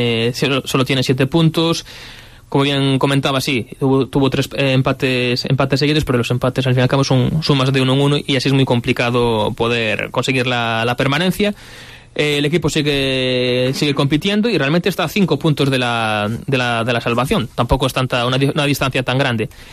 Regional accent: Verín, Galicia, Spain; Yo fui a Verín, que es mi pueblo, comí con mis abuelas y fui a ver el partido tranquilamente.

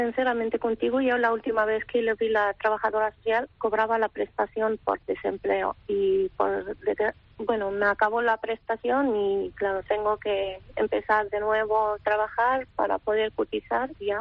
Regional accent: Morocco; now in Spain; De Marruecos.

